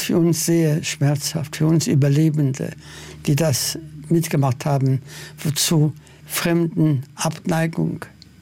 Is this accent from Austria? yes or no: no; Poland; German is a second language; auch in meinem Heimatland Polen